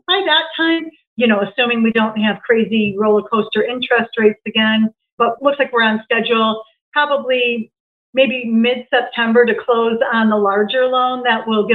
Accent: Chicago, Illinois, United States; Northwest Side. I grew up in Edison Park.

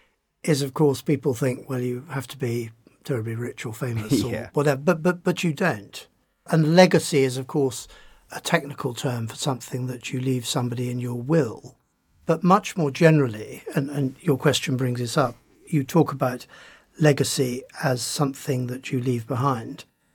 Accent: United Kingdom; I'm British.

